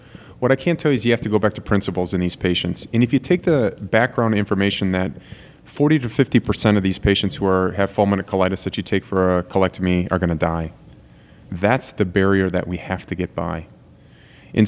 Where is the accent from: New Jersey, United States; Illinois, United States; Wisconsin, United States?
Wisconsin, United States; I'm from Wisconsin at the end of the day